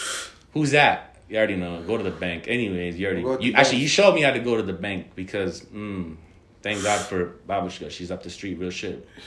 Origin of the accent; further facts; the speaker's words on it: Canada; Yo, I'm Canadian, man.